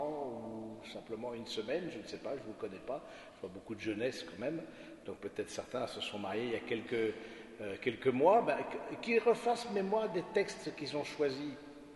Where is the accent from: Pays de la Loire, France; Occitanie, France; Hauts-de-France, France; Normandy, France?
Hauts-de-France, France; Ourscamp; Moi, je viens de l'abbaye d'Ourscan, de la Picardie profonde.